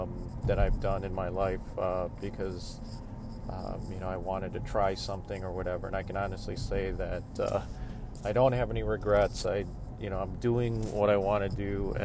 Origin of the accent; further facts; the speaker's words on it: Cleveland, Ohio, United States; but I grew up in Cleveland, and my parents were in Cleveland